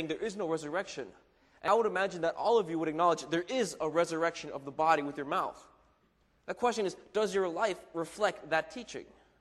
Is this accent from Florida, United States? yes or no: yes; Florida, United States; See, I grew up in Florida, and in Florida we have hurricanes all the time.